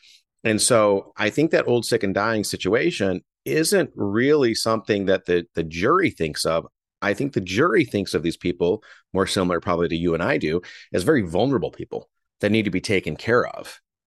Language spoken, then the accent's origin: English; Flint, Michigan, United States; I'm from Flint, Michigan. I couldn't be more northern.